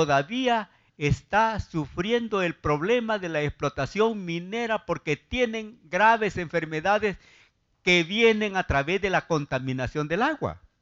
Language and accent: Spanish; Nahuizalco, Sonsonate, El Salvador; porque yo soy de Nahuizalco